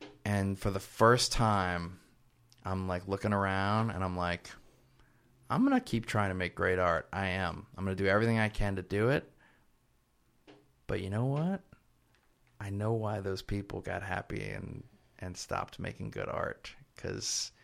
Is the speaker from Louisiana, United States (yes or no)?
yes; New Orleans, Louisiana, United States; because I'm from New Orleans and we're like the mafia.